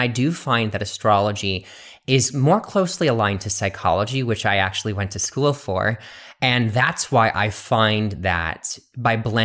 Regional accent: Wisconsin, United States; also born or lived in Chicago; So I'm originally from the Midwest of the United States of America. So I was born in Wisconsin and grew up there, but I also spent a lot of time in Chicago as well.

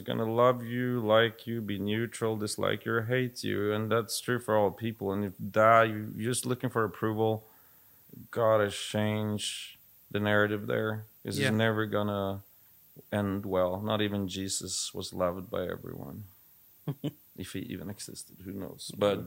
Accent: Sweden; accent: Swedish; English is a second language; And with my Swedish accent and all the shit I got going for me.

